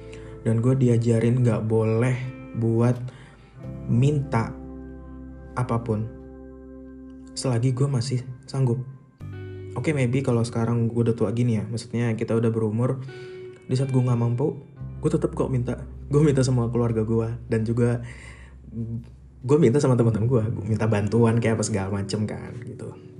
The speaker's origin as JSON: {"language": "Indonesian", "town": "Banjarmasin", "region": "South Kalimantan", "country": "Indonesia", "tie": "born there", "said": "Gue lahir di Banjarmasin 24 Maret 1993."}